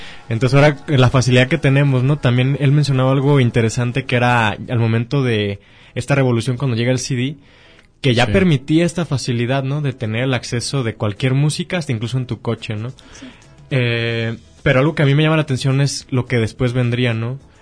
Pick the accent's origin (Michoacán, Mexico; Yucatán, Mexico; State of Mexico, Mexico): Michoacán, Mexico; Morelia; also born or lived in Acapulco; cuando yo llegué a la ciudad de Morelia, yo viví un tiempo en Acapulco, viví 9 años y mi familia se regresó a Morelia, donde somos de Michoacán.